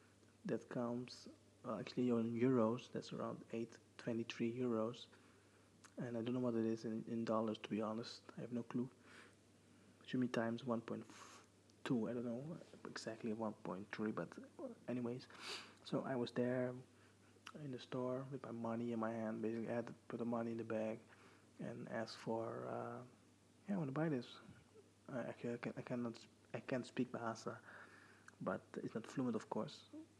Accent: Netherlands; English is a second language; Actually, I'm originally from Holland

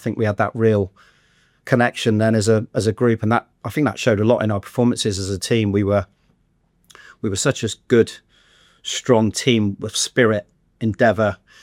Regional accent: South West England, United Kingdom; accent: West Country; I always say I'm an adopted Brummie, even though I've lost my accent again, it's probably the West Country when I come back out.

